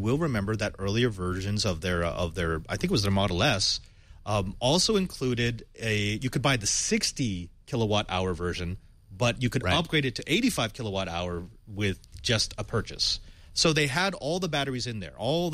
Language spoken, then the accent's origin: English; Fremont, California, United States; I grew up in Fremont, and that part of Fremont is not nice.